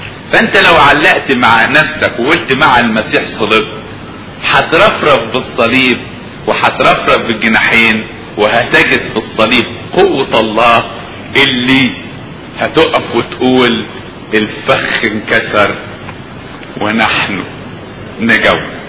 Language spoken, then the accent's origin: Arabic; Upper Egypt, Egypt; كنت بسمع راجل عندنا في الصعيد